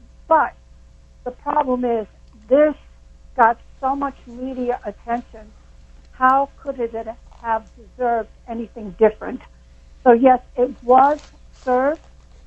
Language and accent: English; New York City, New York, United States; No, Kevin, I come from New York City